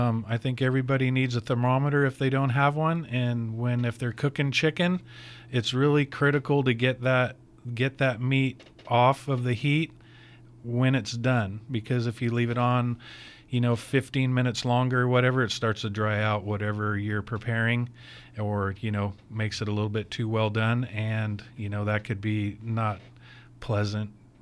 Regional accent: Calistoga, California, United States; That's my hometown, local. The local … came from me being the local guy, born and raised right in Calistoga, fifth generation there in the town.

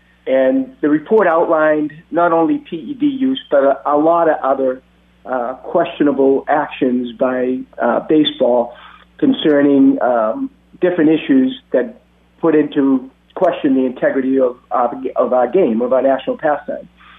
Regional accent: Boston, Massachusetts, United States; also born or lived in Cuba; I was raised in Boston. I was born in Cuba, but raised in Boston. And I am a Boston fan.

